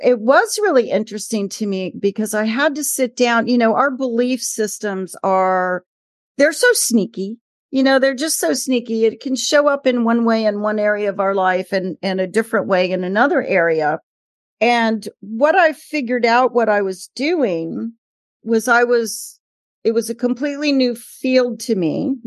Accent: Virginia, United States; also born or lived in Miami, Florida; I was born in Miami, Florida, and raised in Northern Virginia, right outside DC.

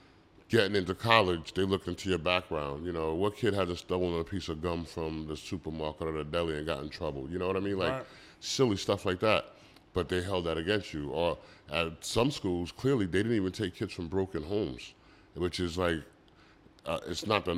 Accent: Brentwood, New York, United States; I'm not from New York. I'm from Brentwood, New York. And I'm going to teach you about where we from.

